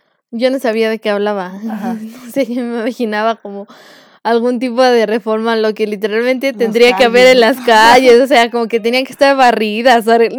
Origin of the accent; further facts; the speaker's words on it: Cuautepec, Mexico; aquí en Cuautepec es como si dijeras, cancela la Feria de Cuautepec, que está de San Antonio, de Padua, ¿no? Creo. O sea, es mi pueblo